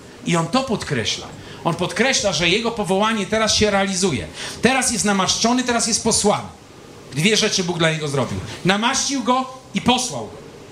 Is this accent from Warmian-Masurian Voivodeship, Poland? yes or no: yes; Elbląg, Warmian-Masurian Voivodeship, Poland; now in Warsaw, Poland; Jak z moją siostrą czasami się spotykamy, to moja siostra mieszka w Poznaniu, ja w Warszawie, wychowaliśmy się w Elblągu